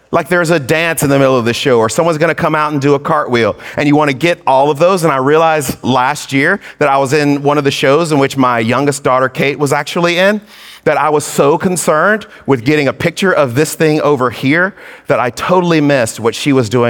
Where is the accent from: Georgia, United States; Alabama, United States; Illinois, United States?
Georgia, United States; But I was raised in Georgia. And my mom lives 17 miles from Athens, Georgia.